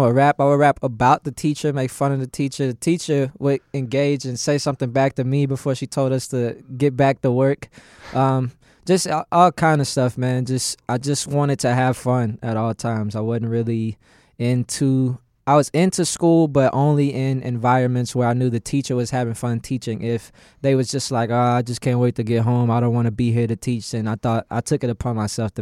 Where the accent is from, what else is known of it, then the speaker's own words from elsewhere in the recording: Dallas, Texas, United States; the legend from Dallas, Texas. Yeah. Let's start there. I'm from Dallas, born and raised. I spent the first half of my life in Pleasant Grove and the second half in Rowlett, Texas